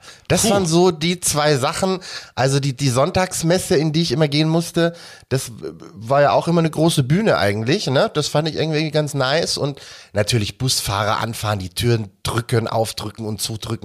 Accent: Bavaria, Germany; weil ich nicht aus Oberfranken komme, so wie du, sondern aus dem schönen Oberbayern.

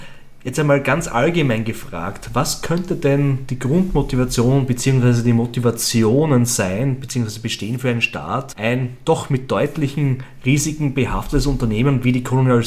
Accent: Austria; für mich sowieso als Österreicher

